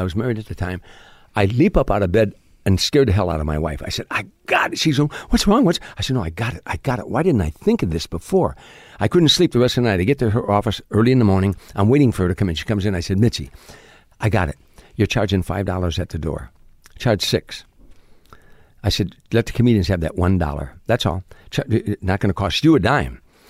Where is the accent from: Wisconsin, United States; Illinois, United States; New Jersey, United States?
Illinois, United States; Chicago; I'm from Chicago. I know what a strike is about.